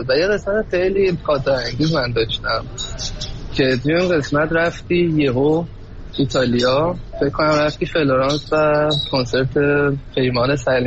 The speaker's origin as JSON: {"language": "Persian", "town": "Tehran", "region": "Tehran Province", "country": "Iran", "moved": "as an adult", "lives_now": "Germany", "said": "من تهران زندگی میکردم. آره من از تهران به اینجا آمدم."}